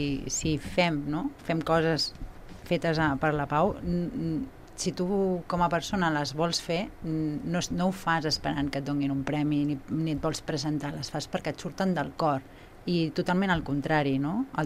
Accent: Sabadell, Catalonia, Spain; Jo personalment, de petita vivia a Sabadell, en una barriada molt humil, a Caputxaner, i hi havia moltes ètnies gitanes.

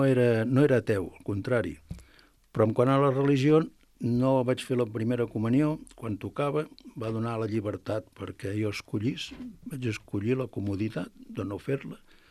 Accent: Sabadell, Catalonia, Spain; born there; jo vaig néixer a Sabadell, d'una família molt humil, el pare fuster, la mare treballant en una fàbrica

